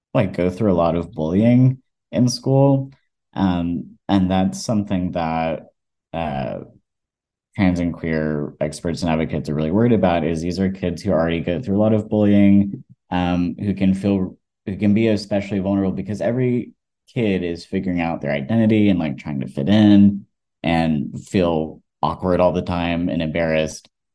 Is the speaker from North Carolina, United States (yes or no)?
no; Georgia, United States; I grew up in Georgia, and also growing up in the South as a trans person, I can get kind of defensive about like why I enjoyed growing up there.